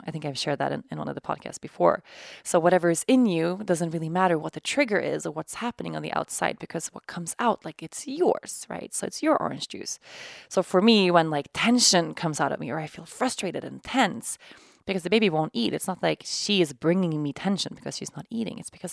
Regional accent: Sweden; Oatly is the original oat milk company developed and perfected in my home country of Sweden.

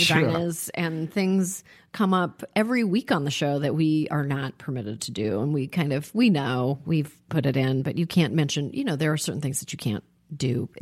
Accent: Toronto, Ontario, Canada; now in United States; I did. I grew up in Toronto. It's completely different. I love it here.

